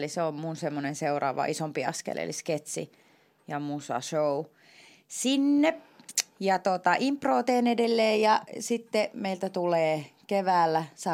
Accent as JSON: {"language": "Finnish", "town": "Viiala", "region": "Pirkanmaa", "country": "Finland", "tie": "born or raised there", "said": "se on niinku se semmoinen mun lapsuuden paikkakunta, semmoinen, mistä mä niinku muistan oman lapsuuteni, niin Viiala Cityssä olen hengaillut."}